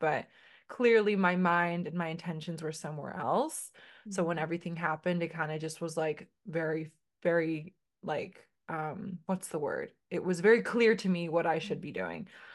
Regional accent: Boston, Massachusetts, United States; I'm from Boston, but you can probably find me in New York. I'm always going back and forth.

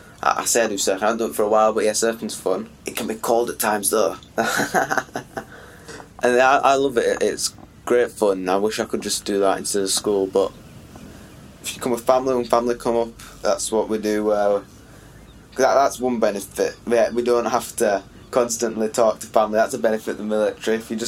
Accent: Scotland, United Kingdom; also born or lived in England; I was born in England before I moved up. Supporting England in Scotland is difficult.

